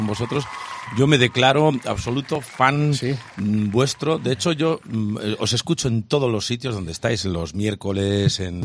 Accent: Zubiri, Navarre, Spain; Pero claro, Zubiri es mi pueblo

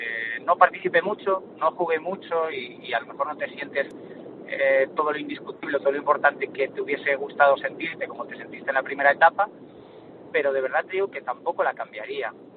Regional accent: Ponferrada, Castile and León, Spain; Yo obviamente soy de Ponferrada

